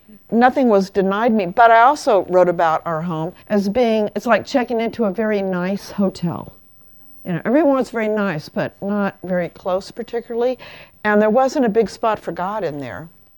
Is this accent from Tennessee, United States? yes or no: no; Kansas, United States; They cost a dime. I'm from Kansas.